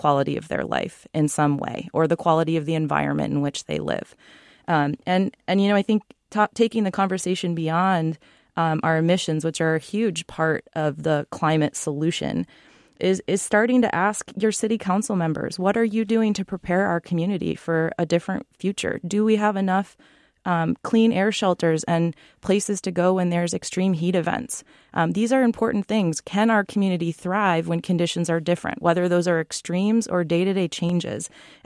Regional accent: Wisconsin, United States; now in Pacific Northwest, United States; I live in the Pacific Northwest at the moment. I grew up in Wisconsin.

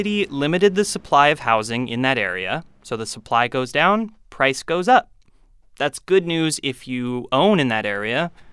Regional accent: Huntington Beach, California, United States; he decided to start with my hometown. We should say, Huntington Beach and the state of California, they've long had an acrimonious relationship.

